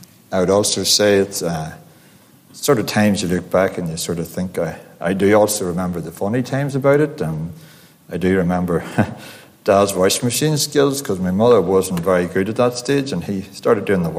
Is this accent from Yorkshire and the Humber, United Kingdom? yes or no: no; Northern Ireland, United Kingdom; I was brought up in the Clogher Valley. I came into this world back in September 1972, born to Wills and Lucinda, so before you all calculate, I'm still in my 40s